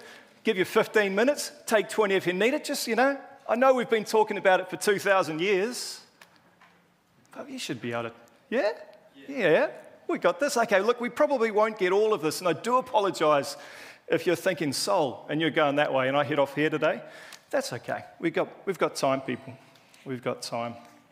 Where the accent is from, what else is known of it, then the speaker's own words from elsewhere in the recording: New Zealand; accent: Kiwi; in my Kiwi accent